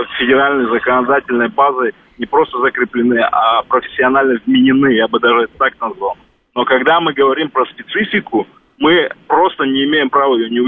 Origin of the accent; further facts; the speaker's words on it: Dagestan, Russia; Вот я родом из Кавказа тоже, только из соседней республики, там, республика Дагестан.